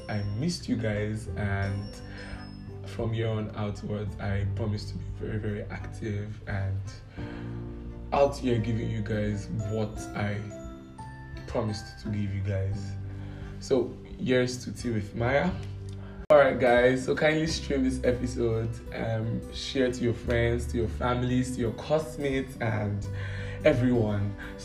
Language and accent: English; Nigeria; You know, as a Nigerian, we all have stereotypes of how we see people.